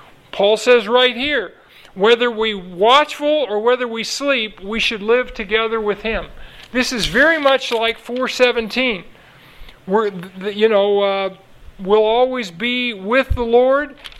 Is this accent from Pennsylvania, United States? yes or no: no; Los Angeles, California, United States; I'm from Los Angeles, so, you know, it could be worse.